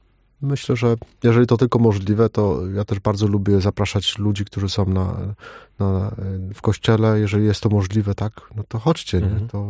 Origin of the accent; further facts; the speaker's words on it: Olesno, Opole Voivodeship, Poland; Ja pochodzę z Olesna, więc to mogę tak powiedzieć.